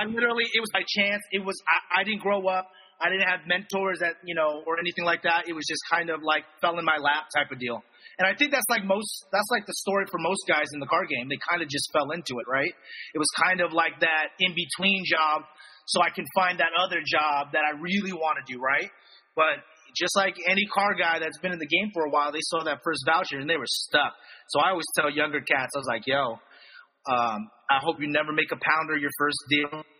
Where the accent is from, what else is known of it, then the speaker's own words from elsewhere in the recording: Philippines; It was a Filipino family, right? I'm Filipino.